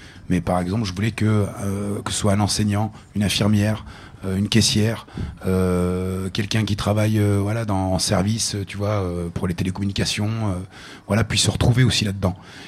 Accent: Lebanon; now in France; parce que je suis vraiment issu de ce monde-là. Ma mère est encore à l'usine. Quand on est arrivé du Liban, on a tous bossé à l'usine. Toute ma famille était ouvrier.

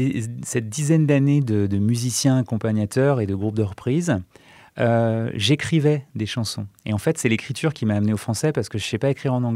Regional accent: Lyon, Auvergne-Rhône-Alpes, France; Moi, je suis lyonnais, voilà. Ouais. Et je suis né à Lyon, je vis à Lyon et j'adore la ville.

